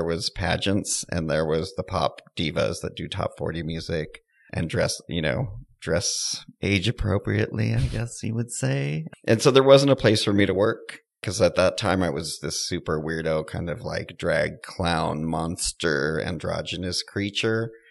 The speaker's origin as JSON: {"language": "English", "town": "San Francisco", "region": "California", "country": "United States", "tie": "born or raised there", "said": "I was born in San Francisco. I grew up all around the Bay Area, all the way up to a place called Placerville, which is up past Sacramento"}